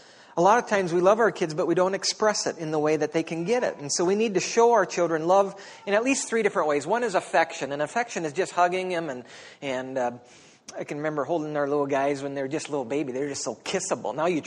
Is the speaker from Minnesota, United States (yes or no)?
yes; Dawson, Minnesota, United States; I grew up in Dawson. State football champions, Dawson. But anyways, I grew up in Dawson.